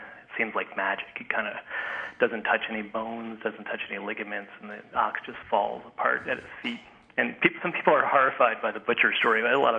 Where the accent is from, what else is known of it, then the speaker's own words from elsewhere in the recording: Canada; there's not a whole lot of us up here because it's kind of cold.